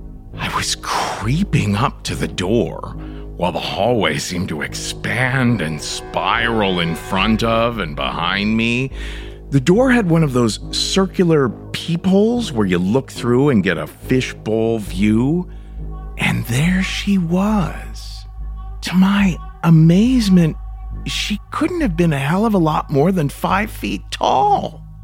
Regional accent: Ohio, United States; I was polite as could be because, you know, I'm from Ohio.

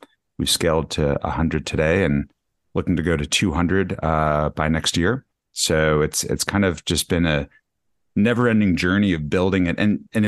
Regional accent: Denver, Colorado, United States; now in New York City, United States; I grew up in Denver, Colorado, have an awesome family there who still live in Denver, grew up as a big skier, lacrosse player, mountain biker

